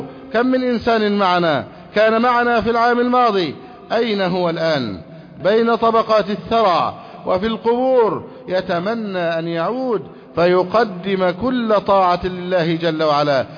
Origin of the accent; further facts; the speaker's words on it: Egypt; اللهم احفظ بلدنا مصر أمنا أمانا